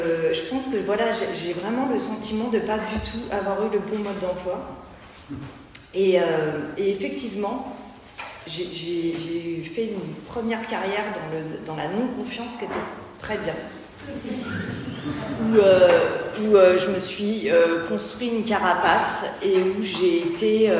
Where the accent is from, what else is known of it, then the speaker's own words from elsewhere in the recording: Nantes, Pays de la Loire, France; effectivement, et je suis des Nantes.